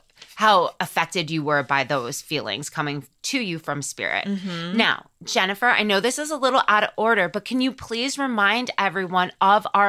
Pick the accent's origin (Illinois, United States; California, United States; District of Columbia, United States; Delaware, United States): Illinois, United States; Growing up in Illinois, Dad would take us to a lot of forest preserves.